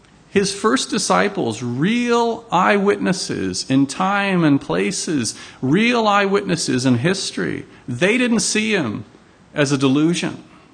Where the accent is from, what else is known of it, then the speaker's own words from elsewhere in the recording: Chicago, Illinois, United States; If he called a press conference in my hometown, Chicago, where he's from